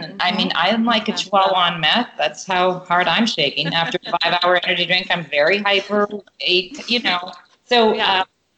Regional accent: Canada; now in Los Angeles, United States; I come from Canada

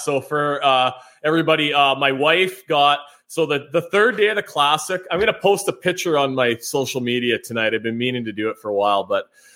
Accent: Canada; Something to do with, you know, being a Canadian, maybe. He probably would have made fun of my accent.

